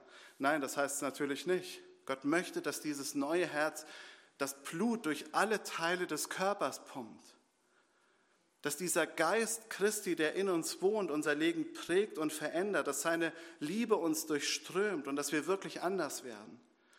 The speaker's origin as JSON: {"language": "German", "region": "Hesse", "country": "Germany", "said": "Es ist nicht so, dass die Hessen besonders hart und stur sind. Ich komme selbst aus Dringenstein, ich weiß das."}